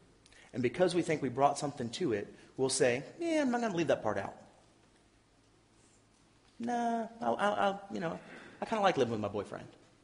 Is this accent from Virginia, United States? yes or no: yes; Virginia, United States; You know, I grew up in Virginia, a Virginian of Virginians, to use Paul's language.